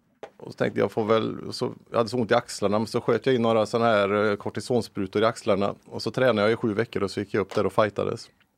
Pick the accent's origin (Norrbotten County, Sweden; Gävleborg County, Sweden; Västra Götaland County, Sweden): Västra Götaland County, Sweden; Lilla Edet; Framförallt judo och boxning då, när jag växte upp i Lilla Edet.